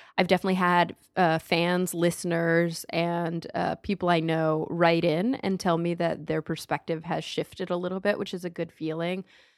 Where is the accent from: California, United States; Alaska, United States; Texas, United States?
Texas, United States; that's probably partly because I grew up in Texas